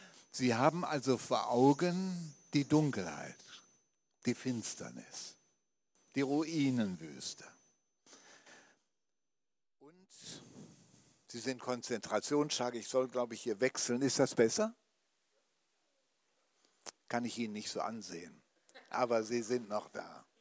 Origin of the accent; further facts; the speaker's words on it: Wuppertal, North Rhine-Westphalia, Germany; Ich bin aufgewachsen in Wuppertal und das war ein richtig altes bergisches Schieferhaus.